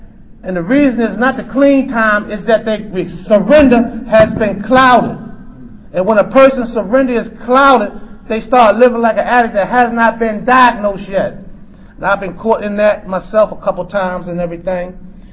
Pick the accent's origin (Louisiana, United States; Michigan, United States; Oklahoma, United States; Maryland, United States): Maryland, United States; Baltimore; I'm from Baltimore, Maryland.